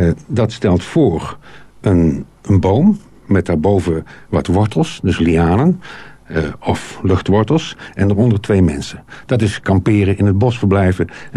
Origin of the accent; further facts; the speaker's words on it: Netherlands; We zijn echt Nederlanders natuurlijk.